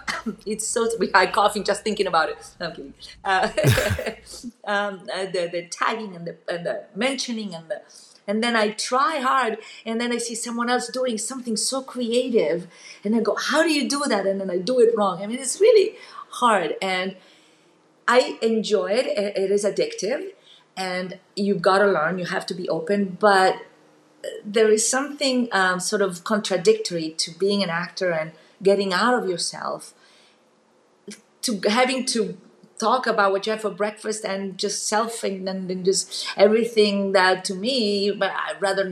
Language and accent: English; Italy; when I was growing up in Italy, there was a lot of nepotism